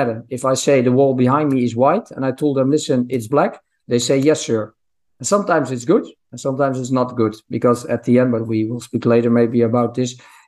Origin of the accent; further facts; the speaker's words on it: Netherlands; So listen, I'm from the Netherlands and the Netherlands, we are really down to earth.